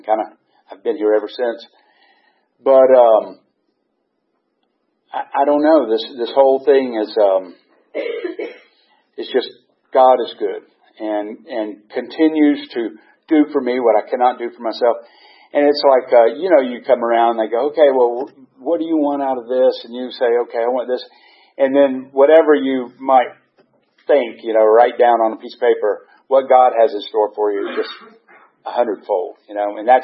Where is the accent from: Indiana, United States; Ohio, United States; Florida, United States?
Florida, United States; Miami; now in Atlanta, United States; I grew up in Miami and moved to Atlanta, and it was 1980-something